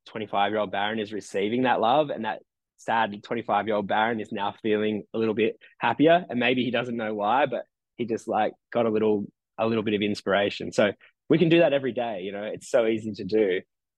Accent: Nowra, New South Wales, Australia; My hometown is, it's a beautiful place, but it has a really bad reputation. It, you know, when I was growing up here, I was like, I just wanted to leave. Like people would tease you like, oh, you're from Nowra, you're going to steal my phone.

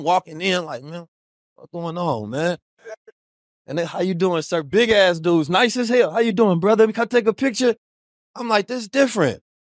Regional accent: St. Louis, Missouri, United States; also born or lived in Oakland, United States; Because we grew up in St. Louis and Oakland. So you ain't get a break going from neither one back and forth.

